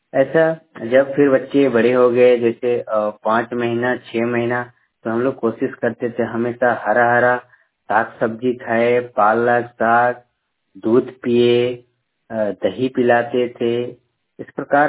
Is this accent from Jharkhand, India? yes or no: yes; Ichatu, Jharkhand, India; ऐसे मेरा गांव है इचातू, ये झारखंड में है, आपका सोनातू थाना के राहे प्रखंड के इचातू गांव है।